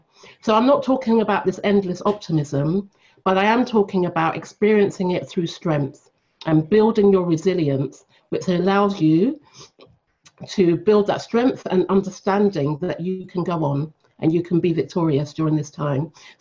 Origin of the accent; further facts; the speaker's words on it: London, United Kingdom; Yes, I'm here from London.